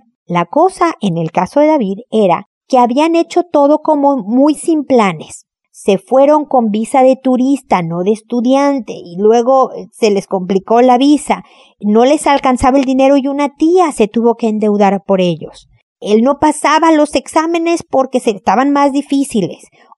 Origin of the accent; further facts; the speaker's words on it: Mexico; now in Chile; Yo vivo en Chile, soy mexicana, ustedes lo saben, vivo en Chile.